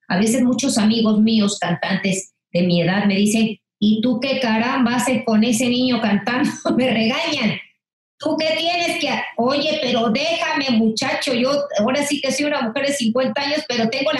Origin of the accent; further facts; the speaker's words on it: Mexico; soy la cantante mexicana que más duetos ha hecho